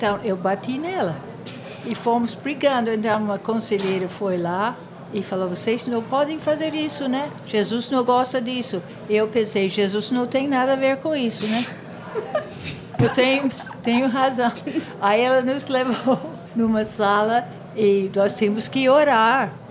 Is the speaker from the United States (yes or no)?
yes; United States; eu fui criada nos Estados Unidos e meu pai não era um americano normal, que morava numa casa normal